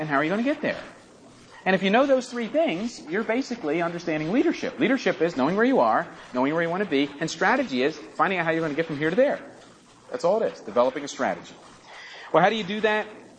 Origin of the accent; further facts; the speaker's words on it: Philadelphia, Pennsylvania, United States; There are a lot of ways to get from here to Philadelphia. I mean, I grew up in Center City.